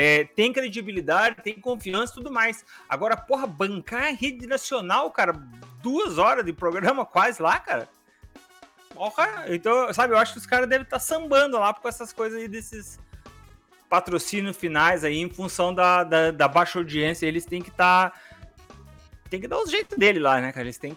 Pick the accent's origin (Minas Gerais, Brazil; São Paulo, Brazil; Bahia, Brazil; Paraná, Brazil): Paraná, Brazil; Curitiba; eu nunca ouvi falar na minha vida, cara, eu sou de Curitiba.